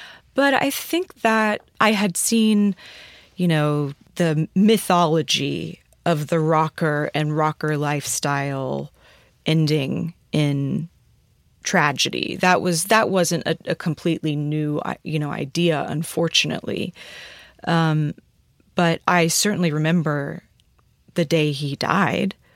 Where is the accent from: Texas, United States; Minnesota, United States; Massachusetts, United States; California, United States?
Texas, United States; I've been aware of that since I was a young child and learning how to code switch growing up in Texas and everything.